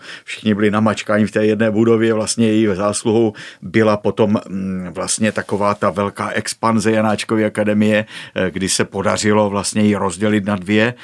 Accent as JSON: {"language": "Czech", "town": "Prostějov", "region": "Olomouc Region", "country": "Czechia", "said": "pocházím z Hané, což je vlastně město Prostějov je velmi blízko Olomouci"}